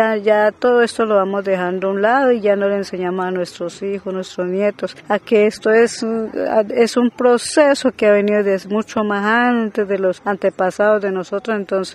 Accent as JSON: {"language": "Spanish", "town": "Corinto", "region": "Cauca", "country": "Colombia", "said": "Vengo de Corinto y vengo trabajando como guardia"}